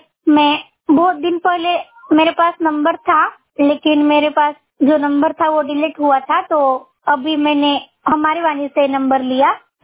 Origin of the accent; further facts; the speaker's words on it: Nagpur, Maharashtra, India; मेरे को भाई बहन कुछ भी नहीं है, मैं अकेली हूँ और मैं प्रॉपरली नागपुर की रहने वाली हूँ।